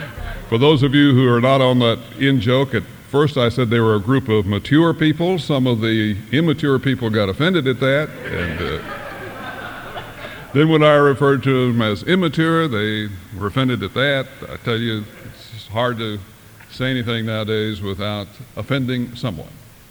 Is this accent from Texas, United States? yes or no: no; Pontotoc, Mississippi, United States; born there; to really give you an idea how small Pontotoc is, when I was born on October 24th, the merchants of Pontotoc, both of them, presented my mother and I with various gifts